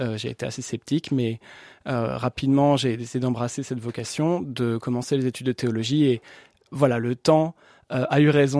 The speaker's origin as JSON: {"language": "French", "town": "Strasbourg", "region": "Grand Est", "country": "France", "said": "Alors, je viens de Strasbourg, donc une ville et une région qui est très œcuménique, dans laquelle j'ai suivi une éducation catholique, mais je suis d'une famille originellement protestante."}